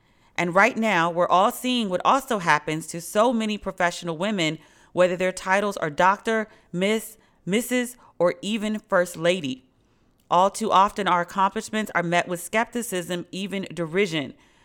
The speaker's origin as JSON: {"language": "English", "region": "Maryland", "country": "United States", "said": "I'm from Maryland, but I'm from PG next to DC. Like, Baltimore is like a whole separate world to us."}